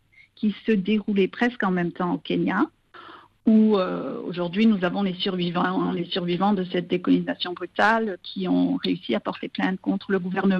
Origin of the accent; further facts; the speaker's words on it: Yaoundé, Centre, Cameroon; malgré mon enfance passée à Yaoundé